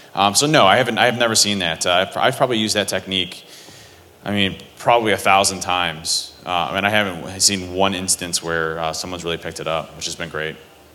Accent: Cleveland, Ohio, United States; I'm from Cleveland. There's nobody there.

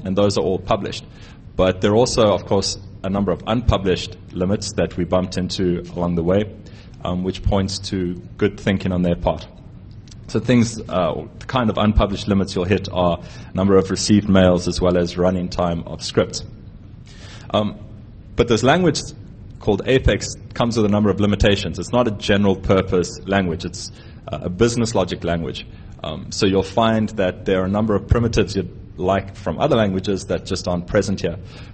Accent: South Africa; But what's awesome for us, we're South African, we're kind of cheap

